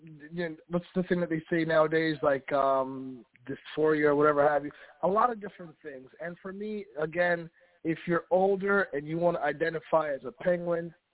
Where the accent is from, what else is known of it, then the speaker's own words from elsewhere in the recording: Jamaica; now in United States; especially as an African-American, especially a Caribbean, of Caribbean descent, I'm from Jamaica. You know, I came in this country and I fought for every inch of everything that I've gotten.